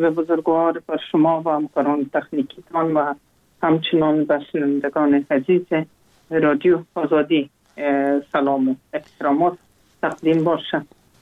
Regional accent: Kabul, Afghanistan; وقتی که شهید شد بالازو جای به جای دیگه در کابل ماندیم. پانتون خود تحصیلات عالی خود کلش در کابل ختم کردیم

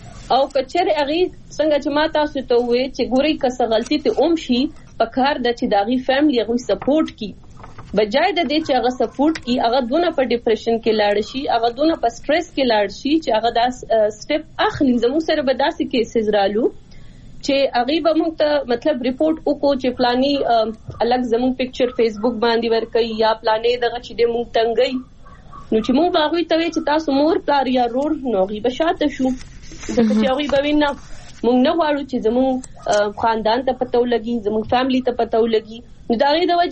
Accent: Swat, Khyber Pakhtunkhwa, Pakistan; زه خپل چونګې د سوات نه يم نو زه خپل د علاقې ولا نه فیمل يم

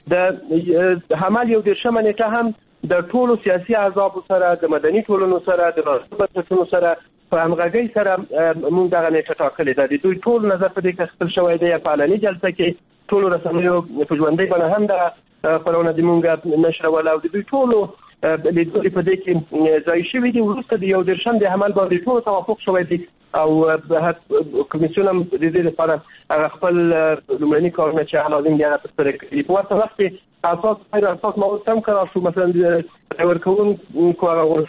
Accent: Afghanistan; دا موږ افغانان یو مسله لري

